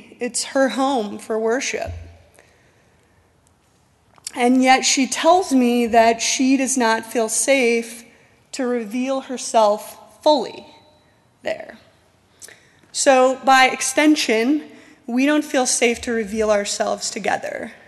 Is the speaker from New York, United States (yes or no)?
no; Utah, United States; I grew up in Utah in a wonderful Mormon family where I had a happy Mormon childhood.